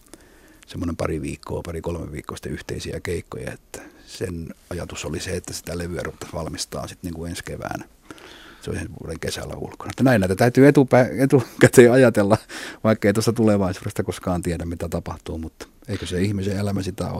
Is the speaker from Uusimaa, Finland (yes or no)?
no; Ostrobothnia, Finland; niin kuin meillä Pohjanmaalla sanottiin